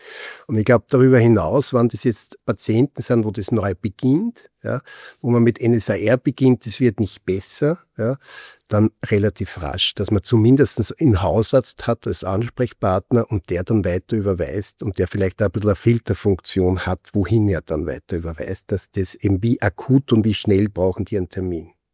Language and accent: German; Lower Austria, Austria; Ja, das gibt es in der Wachau. Ich komme aus der Wachau